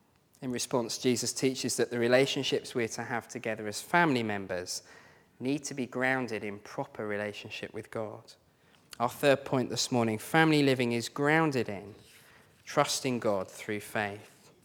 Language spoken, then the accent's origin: English; United Kingdom; Well, I know we're British, but we're just going to have to get over that.